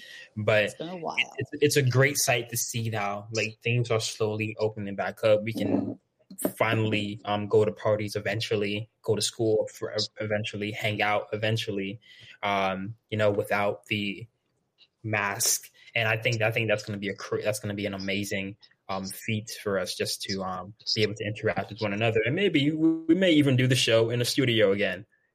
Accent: Miami, Florida, United States; So I grew up in Miami. I just know that's a whole nother beast.

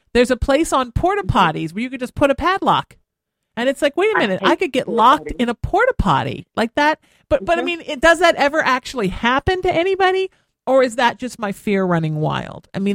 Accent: Huntington Beach, California, United States; That's what I like about Orange County, because I grew up in Huntington

